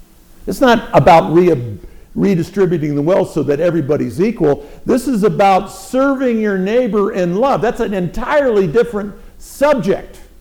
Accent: San Francisco, California, United States; Now, a lot of you know I'm from San Francisco. I grew up in the hippie era

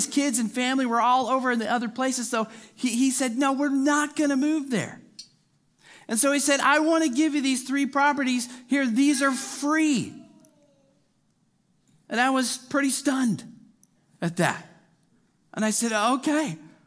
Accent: Lodi, California, United States; now in Bentonville, United States; I was living in my hometown of Lodi, California. I don't know if you've ever been there. Lots of vineyards, also cows, flatlands. But I loved growing up there.

